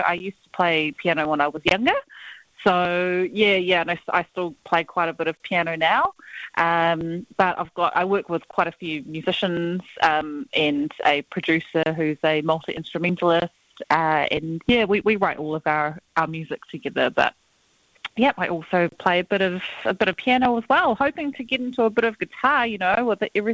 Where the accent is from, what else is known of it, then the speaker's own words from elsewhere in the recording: Whangarei, Northland, New Zealand; now in Auckland, New Zealand; So I grew up in Taitokoro, up north in Whangarei, and eventually made my way down to Auckland, and I live down in Auckland now.